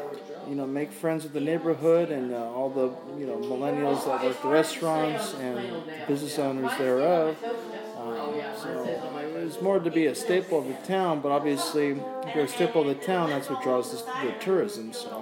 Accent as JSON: {"language": "English", "town": "Los Angeles", "region": "California", "country": "United States", "tie": "born or raised there", "lives_now": "Paso Robles, United States", "said": "And I'm born and raised in Los Angeles, but I got into Cal Poly back in 06, and they had a wine and viticulture program."}